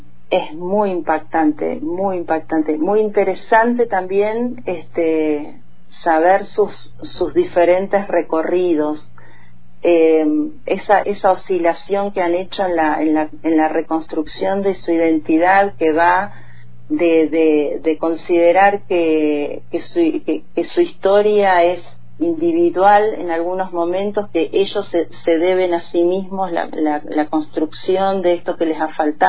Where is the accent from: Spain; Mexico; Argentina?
Argentina; Neuquén; porque yo soy neuquina, hija, mi mamá era neuquina también, cosa que es raro.